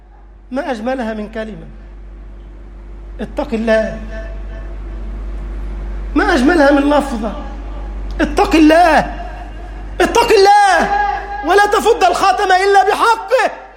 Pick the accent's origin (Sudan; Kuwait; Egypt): Egypt; اللهم اجعل بلدنا مصر أمنا أمانا، سخاء رخاء